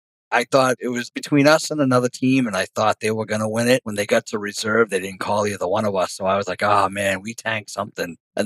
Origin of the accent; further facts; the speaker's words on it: Abington, Massachusetts, United States; We're from Abington.